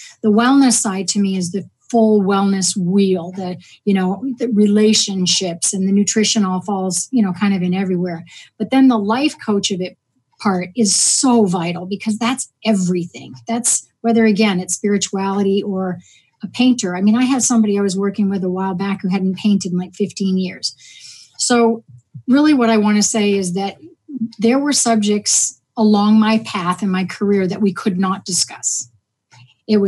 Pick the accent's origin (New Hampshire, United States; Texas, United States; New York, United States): New Hampshire, United States; I'm from New Hampshire, northern New Hampshire.